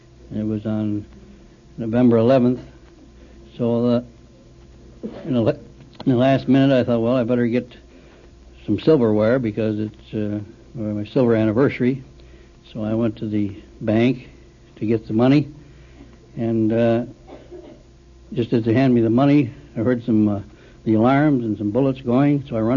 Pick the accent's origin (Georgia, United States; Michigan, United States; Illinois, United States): Illinois, United States; Chicago; Well, originally Chicago.